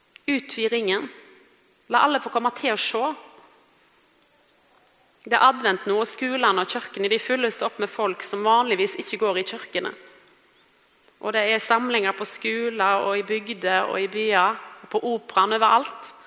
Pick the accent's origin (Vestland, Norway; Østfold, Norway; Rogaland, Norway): Vestland, Norway; hjemme på Vestlandet, for vi pleier ofte å ta en tur der i jul